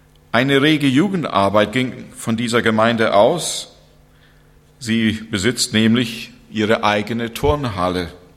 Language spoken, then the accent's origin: German; Canada; in meinem Heimatland und in meiner Heimatstadt und auch mit meinen Geschwistern viel Zeit zu verbringen